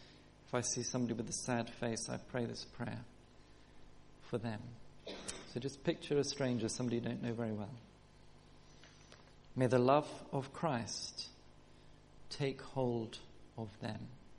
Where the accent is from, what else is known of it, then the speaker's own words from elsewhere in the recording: Kenya; born there; I was born in Kenya, and we had no TV, no phones, none of that sort of stuff.